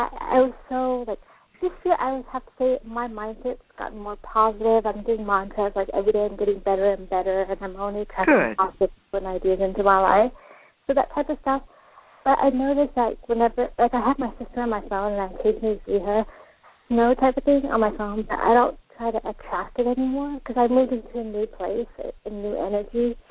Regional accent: India; I'm Indian. So in our culture, we use coconut.

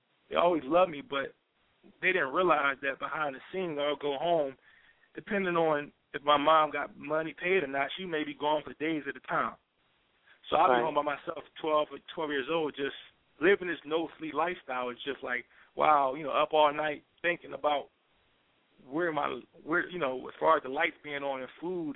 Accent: Philadelphia, Pennsylvania, United States; I'm from Philadelphia, as you mentioned before. You know, I grew up in North Philadelphia, which is one of probably the worst parts of Philadelphia.

